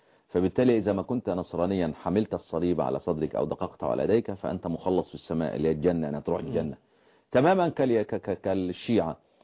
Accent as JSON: {"language": "Arabic", "region": "Upper Egypt", "country": "Egypt", "said": "عندنا في قنا واسوان والاقصر"}